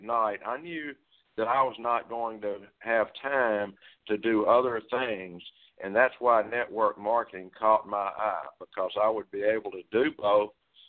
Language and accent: English; Indianola, Mississippi, United States; I'm from Indianola, Mississippi. We're probably in one of the poorest counties in the poorest state in the United States.